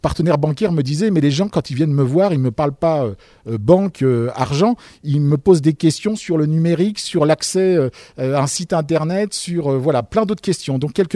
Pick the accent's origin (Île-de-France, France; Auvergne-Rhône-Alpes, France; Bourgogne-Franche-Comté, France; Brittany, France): Auvergne-Rhône-Alpes, France; nous, association, on connaît bien le milieu rural, on est tous issus de la Loire au sens large